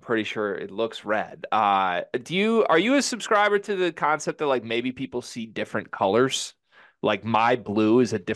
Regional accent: Portage, United States; as tornado sirens were blaring in my hometown of Portage

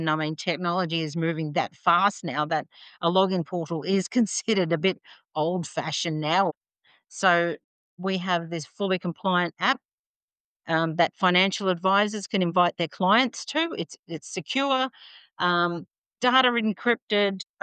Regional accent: Australia; So that when they find out I'm Australian, they're very, very happy about that.

